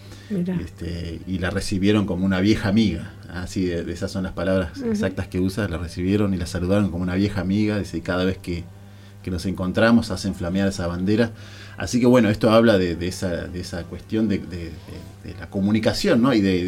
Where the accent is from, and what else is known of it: Argentina